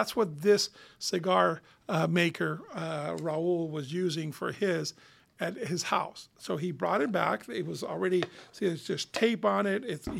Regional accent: Cuba; Only thing I had was a baggie of dirt from my hometown, a baggie of dirt from the back of my house on there. And that was kind of it. A couple other souvenirs that had no monetary value. They were just things from Cuba

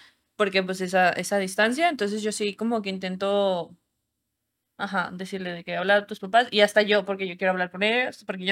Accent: Mexico; uno, por ejemplo, aquí como mexicano, pues va, viene, le chinga, trabaja duro, hace su dinero y se compra algo

